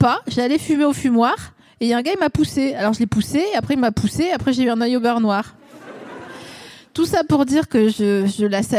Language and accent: French; Grand Est, France; Toi et moi, on est la même personne, sauf toi, t'es grand et moi, je viens des Vosges.